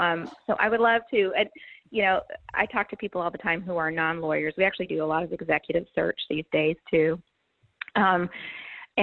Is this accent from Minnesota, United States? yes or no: yes; Minnesota, United States; I'm from Minnesota. Do you know that about me?